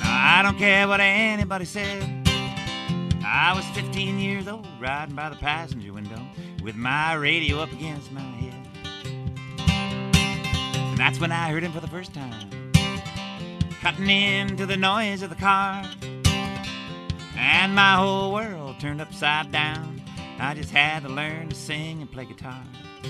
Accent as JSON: {"language": "English", "town": "Palo Alto", "region": "California", "country": "United States", "tie": "born there", "said": "I was born in Palo Alto, you know."}